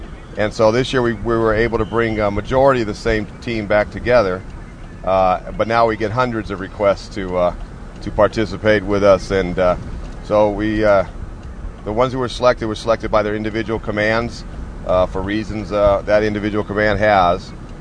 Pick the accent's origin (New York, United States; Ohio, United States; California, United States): California, United States; Fairfield; the Solano Bicycle Classic in Fairfield, my hometown